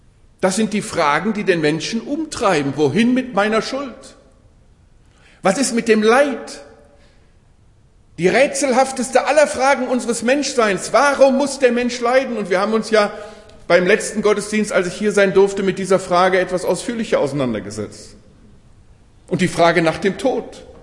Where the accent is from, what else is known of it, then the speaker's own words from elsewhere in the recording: Germany; dann würde ich als Deutscher sagen, das muss natürlich aus deutscher Eiche sein